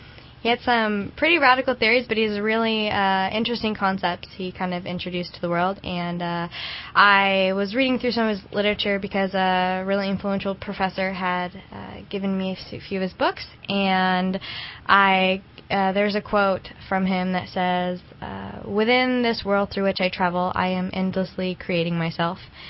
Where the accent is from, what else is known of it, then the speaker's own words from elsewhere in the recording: United States; I think that growing up in America, we're a very independent culture, and I think sometimes we lack that interdependency.